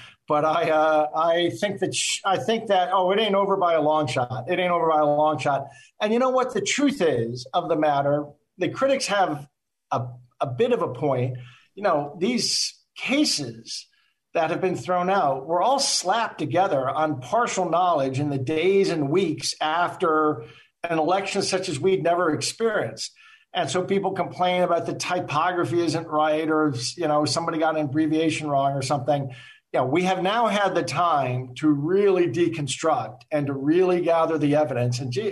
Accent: New Hampshire, United States; I'm from New Hampshire. I'm so proud of this.

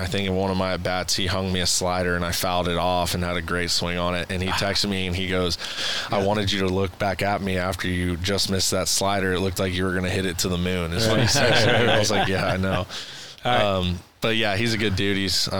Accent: Houston, Texas, United States; It's from … a Houston rapper. I'm from Houston.

